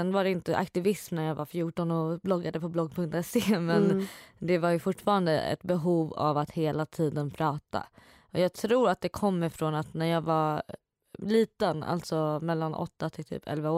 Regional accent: Gothenburg, Västra Götaland County, Sweden; now in Stockholm, Sweden; I januari, från Göteborg.

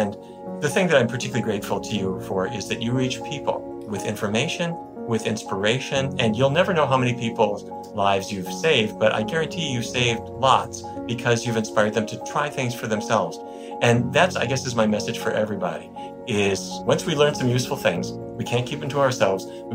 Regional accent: Fargo, North Dakota, United States; When I was a little kid, growing up in Fargo, my parents thought that any civilized person ought to play musical instruments.

